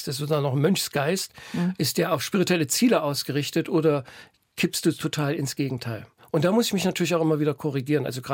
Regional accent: Germany; ich bin groß geworden in der DDR in einem katholischen Kinderheim. Da war ich 12 Jahre mit meinen Brüdern.

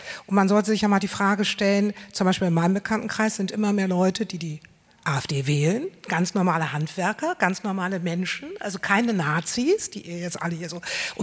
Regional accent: Wilhelmshaven, Lower Saxony, Germany; now in Müggelheim, Germany; ich wohne jetzt in Mügelheim, ich bin aus dem Westen, aus Wilhelmshaven, aus dem Norden.

